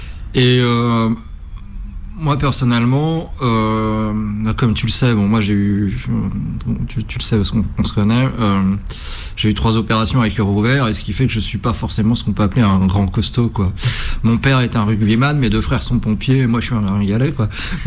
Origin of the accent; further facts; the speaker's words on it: Paris, Île-de-France, France; comme je suis plutôt, enfin j'étais plutôt parisien, maintenant je suis breton